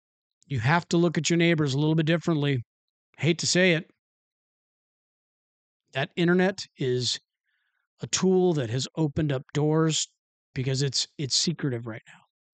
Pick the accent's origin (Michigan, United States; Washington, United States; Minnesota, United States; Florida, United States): Washington, United States; I'm from Washington State.